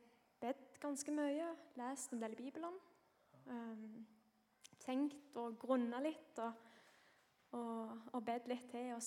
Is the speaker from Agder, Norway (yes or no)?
no; Nærbø, Rogaland, Norway; now in Evje og Hornnes, Norway; Jeg kommer fra Nærbø på Jæren.